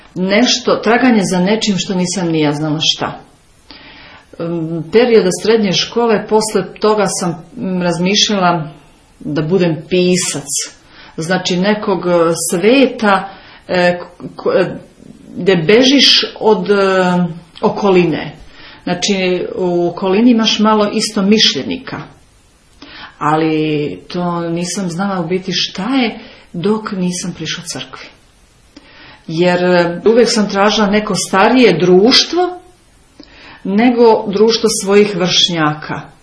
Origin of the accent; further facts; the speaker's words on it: Bosnia & Herzegovina; born there; Rođena sam u Bosni, ali moji su u Somboru svi. U Braču dolazim iz Lazarevca.